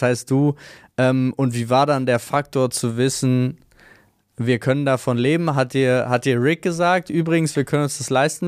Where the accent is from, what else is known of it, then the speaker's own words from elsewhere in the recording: Berlin, Germany; born there; Ich bin in Wilmersdorf geboren.